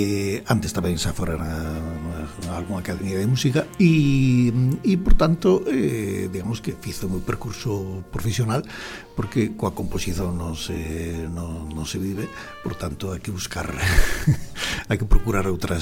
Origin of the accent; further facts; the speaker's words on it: Tui, Galicia, Spain; now in Viana do Castelo, Portugal; nasci ao lado do Rio Minho, portanto, sou mais minhoto que os de Viana.